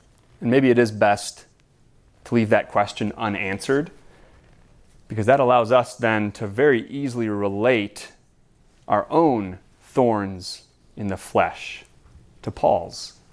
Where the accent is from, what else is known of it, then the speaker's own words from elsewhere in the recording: Florida, United States; And I remember as a kid growing up in Florida, we had these things called sand spurs.